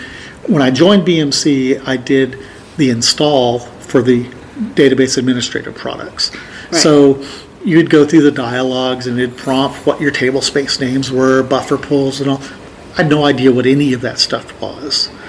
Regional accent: Texas, United States; We're from Texas, so I started interviewing around

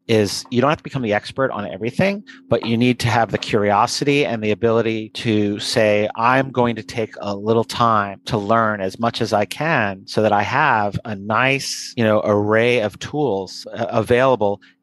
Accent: New York, United States; I'm from New York, so sometimes expletives creep

